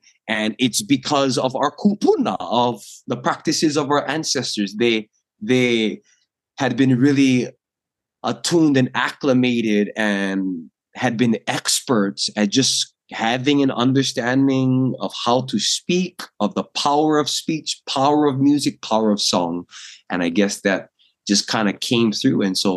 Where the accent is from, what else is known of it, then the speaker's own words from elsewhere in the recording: Hawaii, United States; I come from Hawaii, the islands of Hawaii. All of my ancestors been in Hawaii since the beginning. As we like to say, hey Hawaii, au mawa mau. I am Hawaii, always and forever. I have lived all of my life on the island of Oahu.